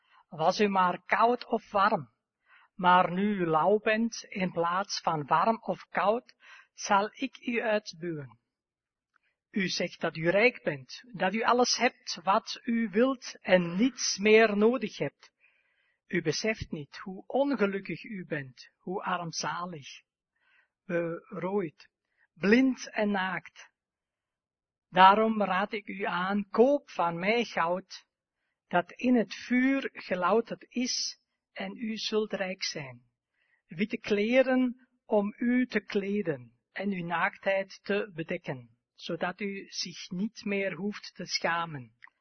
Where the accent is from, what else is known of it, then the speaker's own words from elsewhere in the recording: Germany; Dutch is a second language; moved away; Ik ben eigenlijk afkomstig uit Duitsland en sommigen van jullie zullen dat waarschijnlijk horen. Het is vanmorgen dan geen perfect Nederlands dat jullie gewoond zijn